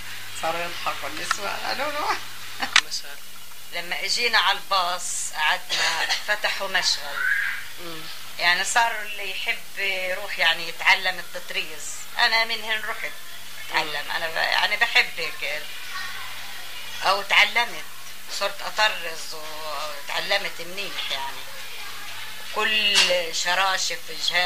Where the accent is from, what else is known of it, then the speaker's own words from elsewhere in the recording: Palestine; moved away; انا لما اجيت هون على المخيم وحتى لما طلعت من فلسطين